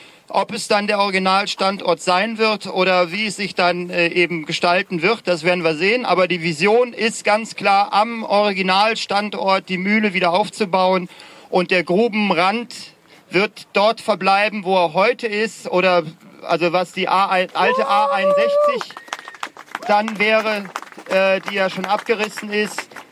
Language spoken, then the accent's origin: German; North Rhine-Westphalia, Germany; ich bin eigentlich aus dem Kölner Randgebiet, da bin ich zu Hause